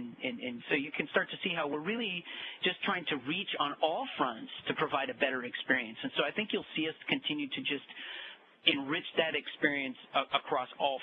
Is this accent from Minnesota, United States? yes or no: yes; Minneapolis, Minnesota, United States; I grew up in Minneapolis area, so I love it back there.